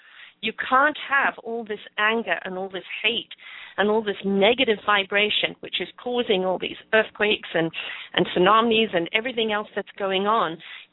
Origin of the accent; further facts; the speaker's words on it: England, United Kingdom; I'm from England, and when I was two, I was a very big, plump, healthy little girl